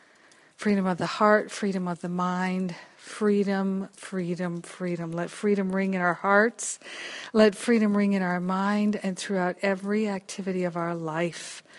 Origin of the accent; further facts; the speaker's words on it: Rhode Island, United States; I grew up in New England and in Rhode Island.